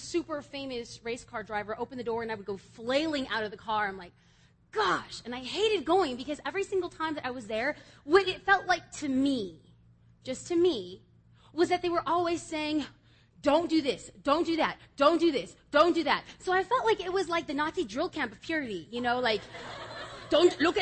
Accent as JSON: {"language": "English", "town": "Los Angeles", "region": "California", "country": "United States", "said": "I am from Los Angeles."}